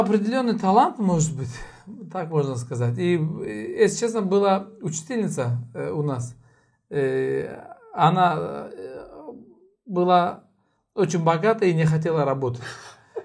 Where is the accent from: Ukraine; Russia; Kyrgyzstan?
Kyrgyzstan; Kyzyl-Kiya, Batken Region; Я родился в Киргизии. Учился тоже там, после чего я окончил школу